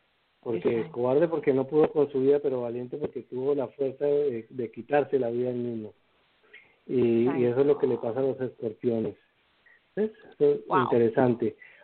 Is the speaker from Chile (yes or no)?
no; Colombia; En la Amazonía de Colombia, que es en el sur del país, donde va el río Amazonas, en la frontera con Brasil, ahí, en mi país.